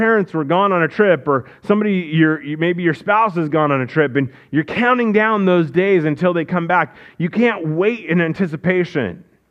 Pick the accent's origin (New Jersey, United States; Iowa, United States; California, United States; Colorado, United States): Iowa, United States; moved away; I grew up in Iowa, and I remember staying at my sister's house